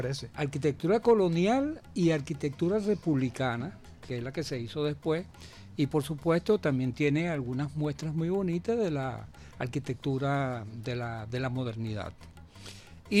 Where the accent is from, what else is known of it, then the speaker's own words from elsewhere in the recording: Petare, Miranda, Venezuela; pero además estoy como un promotor cultural, como un petareño, como un vecino. Nací en Petare, pues en la calle Guanche, número 21.